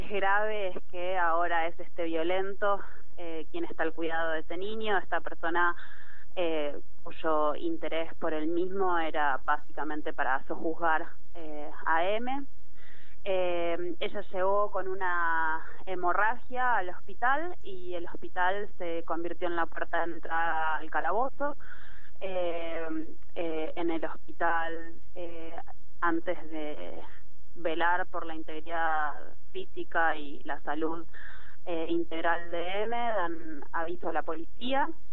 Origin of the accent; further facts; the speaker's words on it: Bariloche, Río Negro, Argentina; now in Buenos Aires, Argentina